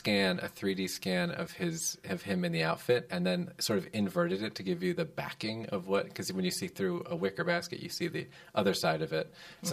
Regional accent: United States; I'm American.

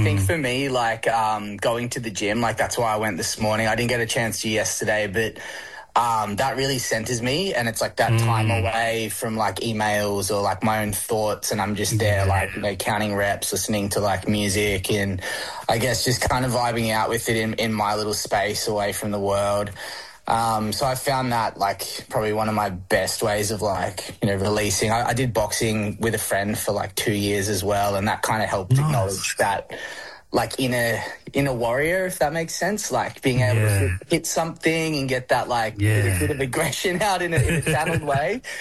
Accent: Sunshine Coast, Queensland, Australia; I guess, so for me, I grew up on the Kabi Kabi lands on the sunny coast.

